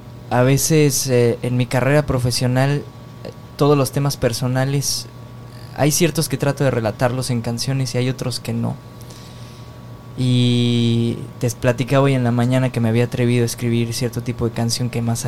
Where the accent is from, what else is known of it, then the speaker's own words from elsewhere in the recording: Mexico City, Mexico; yo soy de la Ciudad de México y soy mexicano y tengo la nacionalidad canadiense también, entonces soy como mexico-canadiense con mezcla de chorros mil culturas.